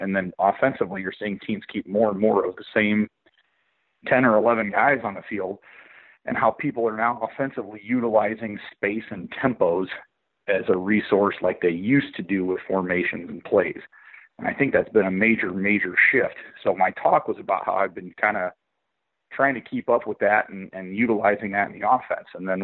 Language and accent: English; Iowa, United States; And I'm from Eastern Iowa.